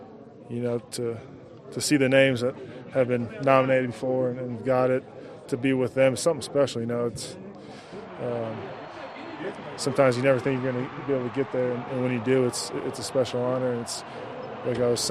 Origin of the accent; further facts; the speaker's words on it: Minnesota, United States; Growing up in Minnesota, the cold, you know, you never really get used to it